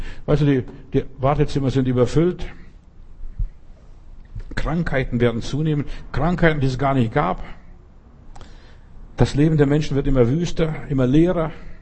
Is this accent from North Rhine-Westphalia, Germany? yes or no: no; Bavaria, Germany; ich bin in Bayern groß geworden oder lebte viele Jahre in Bayern.